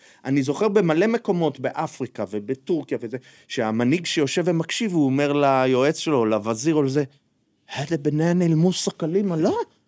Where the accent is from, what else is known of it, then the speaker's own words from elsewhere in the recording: Central District, Israel; גדלתי בכפר קטן בשרון